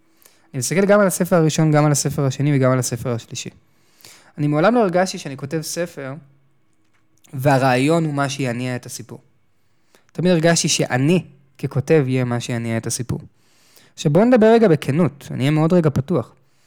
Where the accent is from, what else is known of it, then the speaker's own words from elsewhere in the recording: Tel Aviv, Tel Aviv District, Israel; גדלתי בתל אביב, בגיל 14 הייתי נוסע באוטובוס